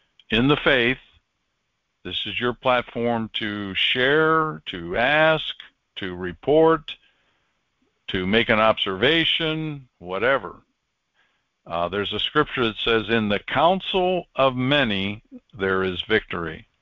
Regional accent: Wales, United Kingdom; since I'm a Welshman, that's probably why.

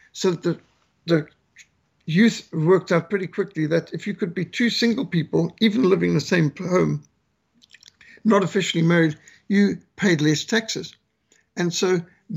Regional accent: Cape Town, Western Cape, South Africa; born there; When I was born in Cape Town, South Africa, whites were 32% of the population of South Africa.

